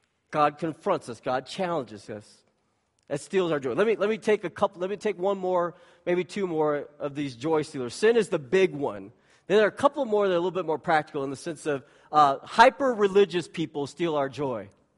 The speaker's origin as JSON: {"language": "English", "region": "Texas", "country": "United States", "said": "hey, I'm excited about the Rangers being in the World Series because I'm from Texas."}